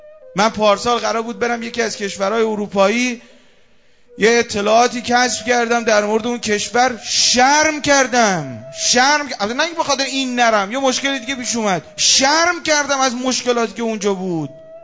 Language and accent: Persian; Mazandaran, Iran; من خودم اهل مازندرانم